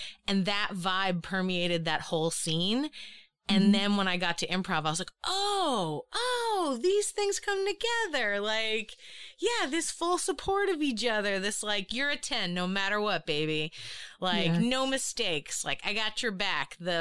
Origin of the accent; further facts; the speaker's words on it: Boston, Massachusetts, United States; accent: Boston; I am from Boston, Massachusetts, which is known to have a pretty rough accent.